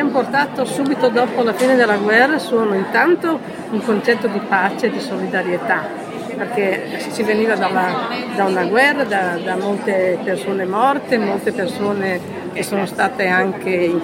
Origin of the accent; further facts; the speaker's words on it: Ferrara, Emilia-Romagna, Italy; Io sono un'emiliana, sono di Ferrara, quindi la mia regione è fortissima.